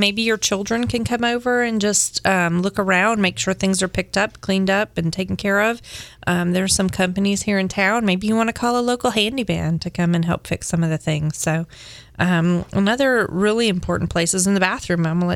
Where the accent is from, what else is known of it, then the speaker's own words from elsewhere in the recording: Hawaii, United States; I was born and raised in Hawaii. And so we don't wear shoes in the house.